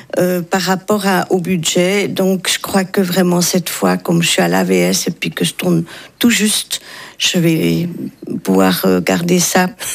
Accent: Zurich, Switzerland; comme je suis née à Zurich et que j'ai fait mes écoles à Zurich

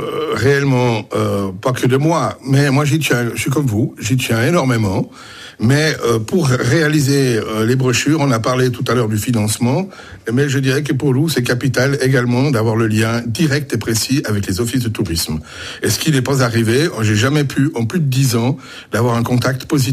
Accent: Vaud, Switzerland; Personnellement, en tant que vaudois, vous allez rire, c'est les vins.

